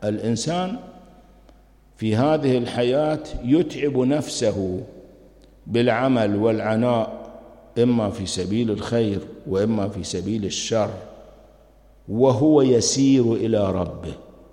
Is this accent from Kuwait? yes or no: yes; Kuwait; مو مثلنا إحنا كويتيين يعني.